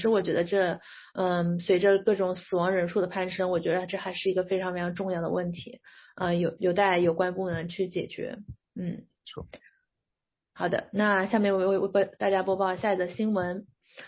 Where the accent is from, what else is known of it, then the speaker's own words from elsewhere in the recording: China; now in United States; 就是因为我来自中国，那在中国的话，就是大家的印象中都是高速都是一种不会出现在人口聚集区的这样一种情况的。